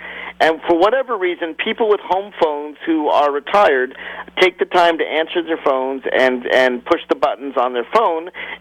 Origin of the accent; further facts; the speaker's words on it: Virginia, United States; namely my home state of Virginia.